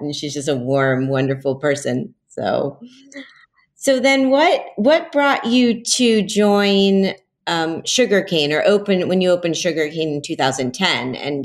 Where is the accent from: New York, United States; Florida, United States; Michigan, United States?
Florida, United States; Miami; No, I just feel lucky that I grew up in Miami